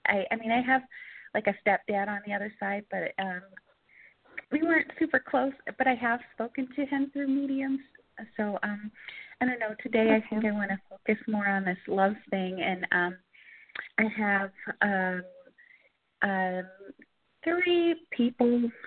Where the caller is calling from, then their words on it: Georgia, United States; I'm calling from Georgia.